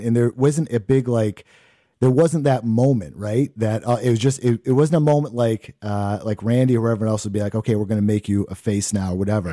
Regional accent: Maine, United States; Yeah, I'm in New Hampshire now, but yeah, I grew up in Maine

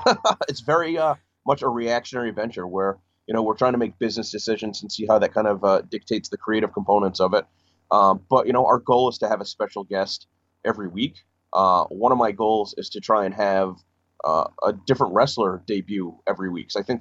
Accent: Rhode Island, United States; Sure. I grew up in Rhode Island. I went to college at Emerson College in Boston, Massachusetts

